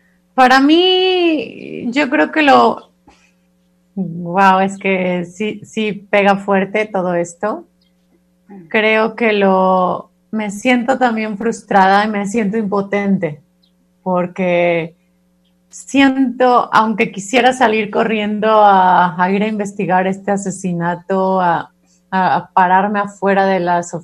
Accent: Mexico; mientras nos dé pena como sociedad mexicana hablar de sexualidad

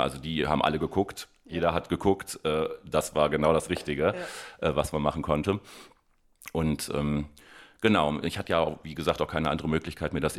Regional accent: Bückeburg, Lower Saxony, Germany; Ich bin in Bückeburg geboren, bin da auch zur Schule gegangen, also bin da tief verwurzelt.

